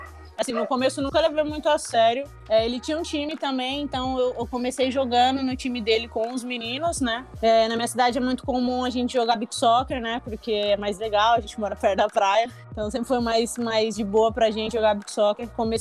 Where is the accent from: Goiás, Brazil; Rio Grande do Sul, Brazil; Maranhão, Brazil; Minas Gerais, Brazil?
Maranhão, Brazil; São Luís; Eu sou de São Luís do Maranhão. Meus pais, quando eu era bem nova, eles acabaram vindo para São Paulo para trabalhar e eu fui criada pela minha avó.